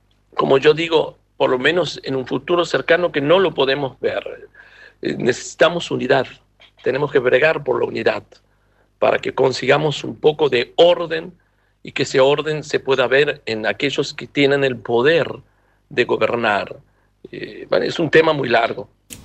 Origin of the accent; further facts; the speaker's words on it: Canada; Yo soy canadiense también.